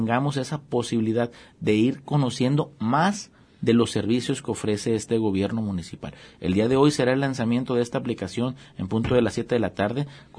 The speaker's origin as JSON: {"language": "Spanish", "town": "Autlán", "region": "Jalisco", "country": "Mexico", "said": "Porque Autlán es mi tierra, aquí está mi familia, aquí está mi empresa, aquí está mi fuente de desarrollo"}